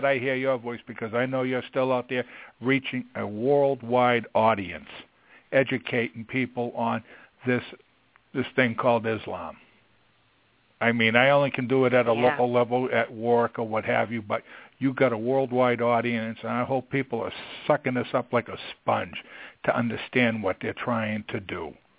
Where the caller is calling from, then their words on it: Boston, Massachusetts, United States; I'm calling from Boston